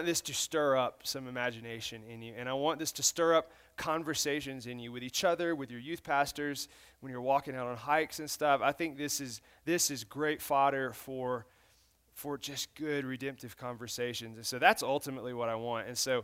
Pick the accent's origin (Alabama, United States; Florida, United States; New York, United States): Alabama, United States; Muscle Shoals; now in Houston, United States; I live in Houston, Texas right now. I've been there for 9 years. I'm originally from Muscle Shoals, Alabama, a little small town in North Alabama. I grew up there.